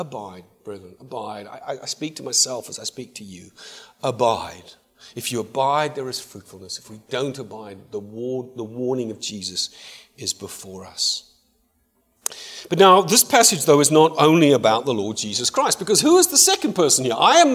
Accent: South Africa; also born or lived in United States; now in United Kingdom; I grew up in South Africa. I live in England. I've lived in Europe. I've lived in the States, but mainly in the southern, warmer states. My parents live in England

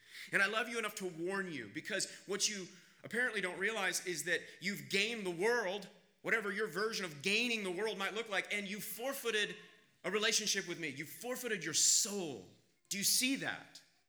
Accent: Kansas, United States; I grew up in Kansas

